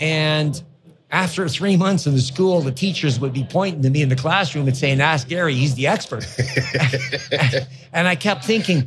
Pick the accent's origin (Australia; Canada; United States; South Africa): Canada; Ontario; I grew up in Northern Ontario in a little town called Callum, Ori Township. And my father was a Beothuk Native Indian of Newfoundland